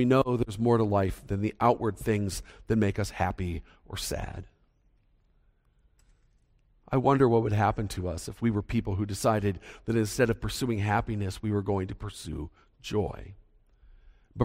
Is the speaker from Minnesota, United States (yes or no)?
yes; Minnesota, United States; I'm from Minnesota where we don't hug people.